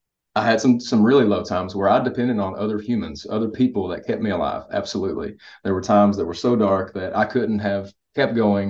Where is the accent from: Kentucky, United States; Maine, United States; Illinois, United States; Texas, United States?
Kentucky, United States; You're from East Tennessee, I'm from Kentucky.